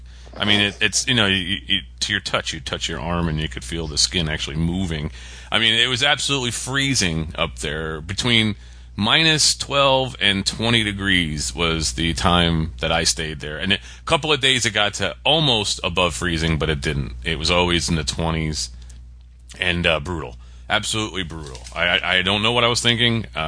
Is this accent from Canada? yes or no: no; Florida, United States; no, dude, I'm from Florida. My blood is thinner than water.